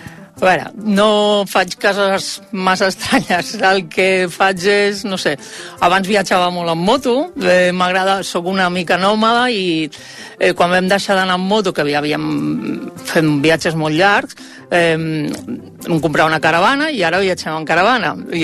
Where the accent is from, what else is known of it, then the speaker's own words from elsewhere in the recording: Barcelona, Catalonia, Spain; tinc 55 anys, sóc de Barcelona, del barri de Sant Antoni